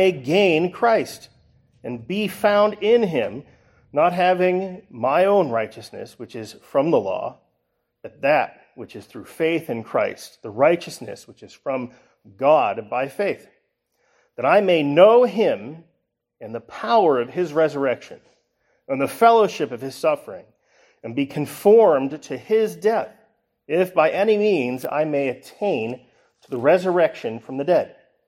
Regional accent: Scotland, United Kingdom; Being a Scot, this is quite fun to learn and read about famous Scotsmen.

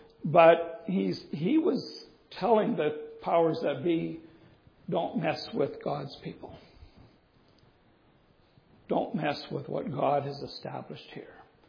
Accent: Canada; We have to live in our land as Christians, also as Canadians.

